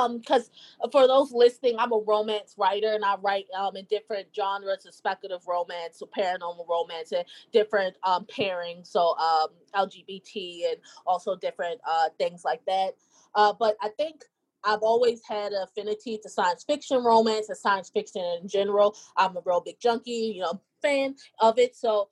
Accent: Baltimore, Maryland, United States; different things going on in my hometown of Baltimore and things like that around

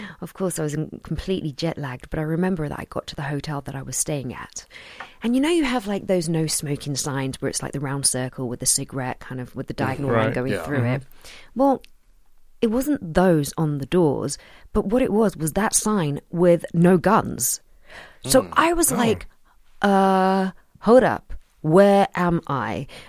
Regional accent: London, United Kingdom; I am born and raised in London. Mm-hmm. Literally spent my whole life in London.

